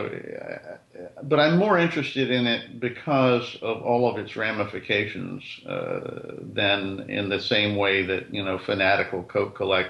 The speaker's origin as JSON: {"language": "English", "town": "Atlanta", "region": "Georgia", "country": "United States", "tie": "born or raised there", "said": "Hey, I grew up in Atlanta."}